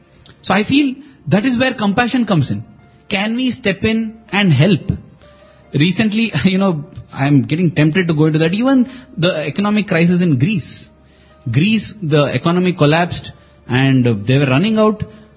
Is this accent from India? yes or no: yes; India; I'm not saying that I'm being an Indian, I feel the Chinese are wrong